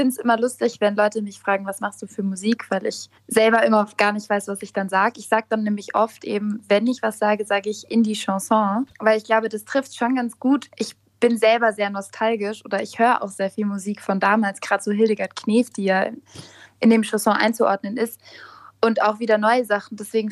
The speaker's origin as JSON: {"language": "German", "town": "Munich", "region": "Bavaria", "country": "Germany", "tie": "born or raised there", "said": "Also Maxvorstadt, Schwabing, sowas. Genau, direkt aus München. Auch noch nicht weg gewesen oder noch nicht weggezogen. Immer schon hier gewesen."}